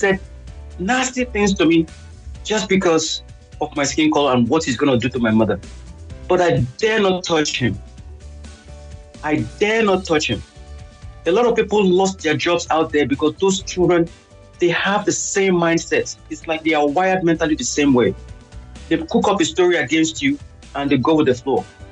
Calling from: Michigan, United States; I'm calling from Michigan.

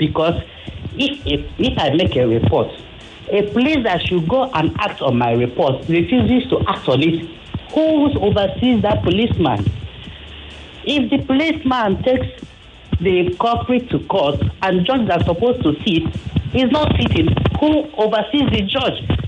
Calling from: Ikeja, Lagos, Nigeria; I'm calling from Ikeja.

